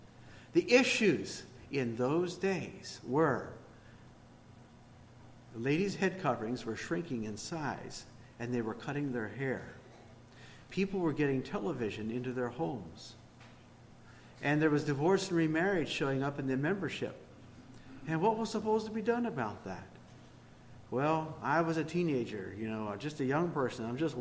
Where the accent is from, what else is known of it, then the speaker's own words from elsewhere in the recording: Pennsylvania, United States; I was born in 1953. And I was born near Harrisburg, Pennsylvania, in what is called the Old Mennonite Church, or Lancaster Conference, to be specific.